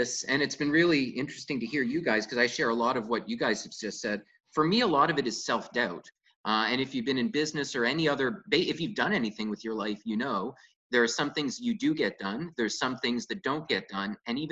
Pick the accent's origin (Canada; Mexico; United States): Canada; Quebec; And growing up in Quebec, school buses were basically smoke torture chambers.